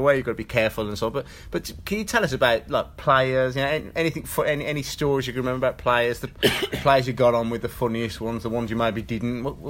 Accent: Oldbury, West Midlands, United Kingdom; now in Sutton Coldfield, United Kingdom; So I'm 36, and I mean, I'm from Oldbury originally, but I moved to Sutton Coldfield.

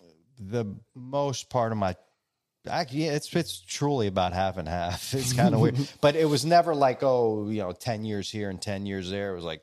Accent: Washington, District of Columbia, United States; You know, I was born here in the D.C. area by parents, both Greek immigrants.

